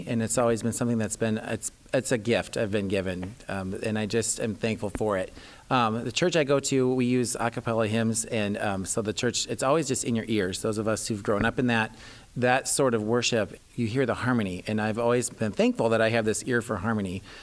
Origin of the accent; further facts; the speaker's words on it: Roanoke, Illinois, United States; I grew up in Roanoke Benson High School, great little community, and loved being from there and growing up there.